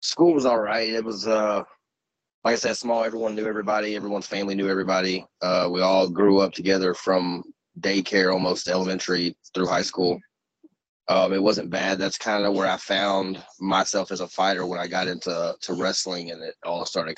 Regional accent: Durant, Oklahoma, United States; I'm from a little town in Oklahoma called Durant, in the Texas-Oklahoma connection area, where they're connected at.

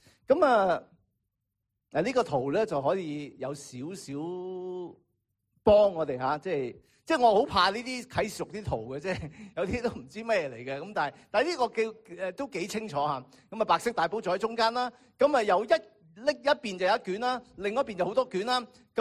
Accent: China; 我哋中国人明啦，即系电走啊！

